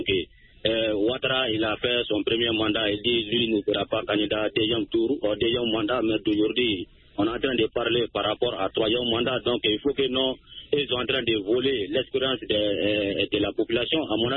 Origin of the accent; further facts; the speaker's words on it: Soninkeni, Côte d’Ivoire; Je vous appelle toujours dans mon village natal à Soninkeni.